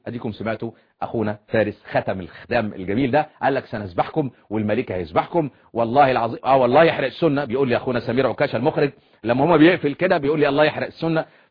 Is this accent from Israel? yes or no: no; Egypt; في مزنق زي ما يقولوا عندنا في مصر